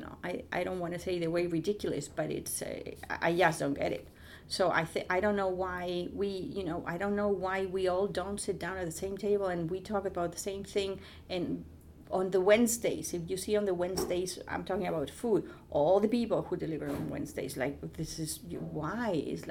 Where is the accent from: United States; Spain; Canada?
Spain; English is a second language; I come from Spain and they don't do that.